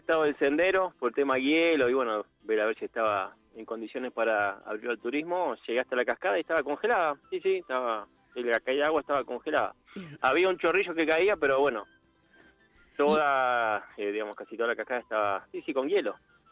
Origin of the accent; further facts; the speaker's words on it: Merlo, Buenos Aires Province, Argentina; born there; now in Bariloche, Argentina; No, yo soy nacido en Merlo, provincia de Buenos Aires.